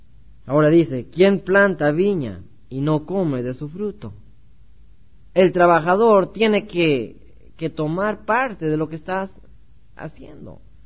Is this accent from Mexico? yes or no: yes; Mexico City, Mexico; born there; Yo fui católico por toda mi vida. Yo nací en México, en Distrito Federal.